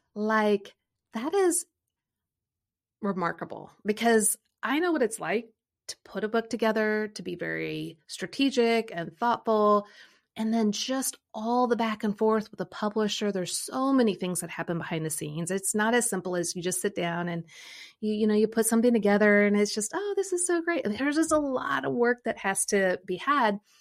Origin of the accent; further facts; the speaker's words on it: Midwest, United States; because I grew up in the Midwest, you can't just get a Ford little pickup truck with a little shovel on the front.